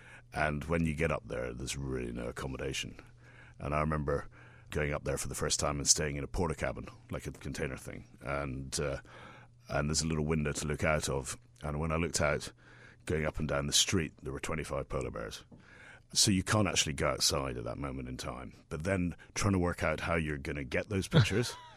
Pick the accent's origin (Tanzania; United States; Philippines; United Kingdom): United Kingdom; Scotland; being a Scotsman